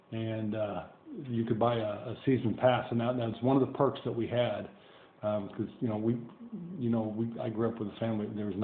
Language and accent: English; Lincoln, Nebraska, United States; we grew up in Havelock. It was its own little town, but it was part of Lincoln.